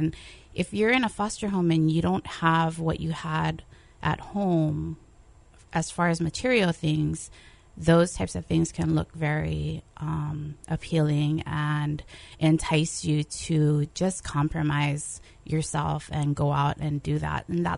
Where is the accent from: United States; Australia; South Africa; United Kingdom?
United States; Hawaii; So I was a runaway from Hawaii, and I was able to avoid getting arrested.